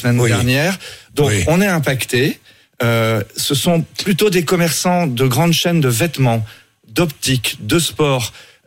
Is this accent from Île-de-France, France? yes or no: no; Brittany, France; Moi, je suis breton, j'ai l'habitude de marcher le long des vagues.